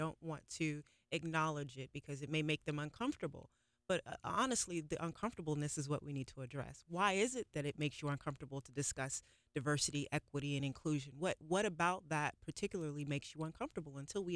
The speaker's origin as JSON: {"language": "English", "town": "Melbourne", "region": "Victoria", "country": "Australia", "said": "tell them about my upbringing, that I came from Melbourne, just like you are."}